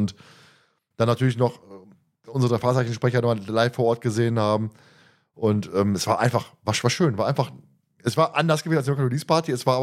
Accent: North Rhine-Westphalia, Germany; wir kommen aus dem Pott

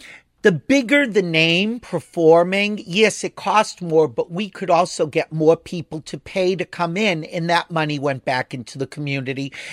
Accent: Boston, Massachusetts, United States; as a Bostonian, I know this, Boston Pride would very often be the same weekend.

